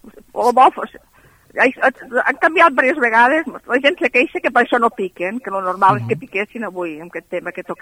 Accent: Falset, Catalonia, Spain; I tota la vida sóc de Falset i m'estimo molt Falset.

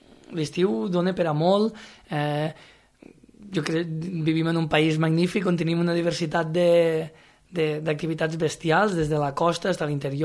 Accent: Corbera d'Ebre, Catalonia, Spain; Jo sóc de Corbera d'Ebre i aprofito, va, faig una altra falqueta. Corbera d'Ebre ho tenim a 20 minutets, tenim el poble vell, tenim molta història allí.

